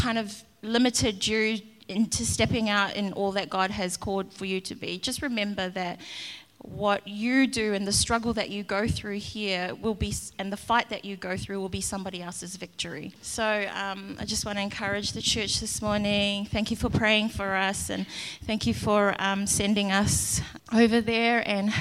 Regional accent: Chermside, Queensland, Australia; she heard us saying that we're from Brisbane and we're from Chermside

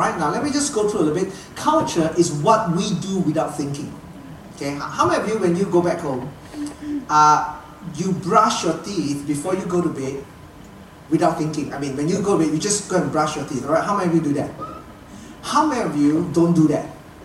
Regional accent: Malaysia; I am from a different culture, right? I come from Malaysia

